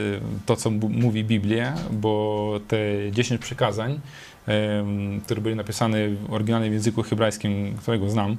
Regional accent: Israel; ja wychowałem się w Izraelu

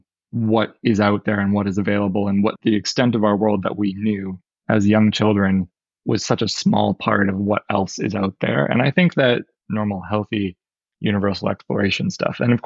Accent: Canada; now in United Kingdom; when we grew up in Canada … was really not a common name.

